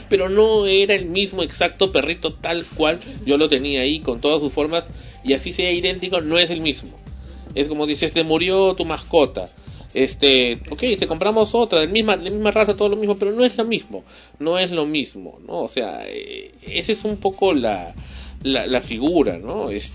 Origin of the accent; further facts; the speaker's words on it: Barranco, Lima, Peru; he vivido desde mi niñez siempre en Barranco, que es cerca de Surco Pueblo